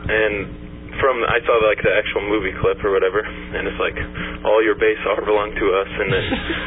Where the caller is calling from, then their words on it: Atlanta, Georgia, United States; I'm calling from Atlanta, Georgia.